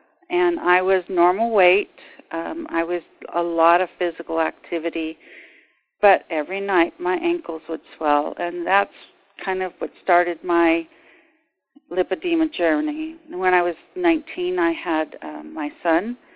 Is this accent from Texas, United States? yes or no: no; Sacramento, California, United States; I'm a native Sacramentan. I was born in Sacramento, California.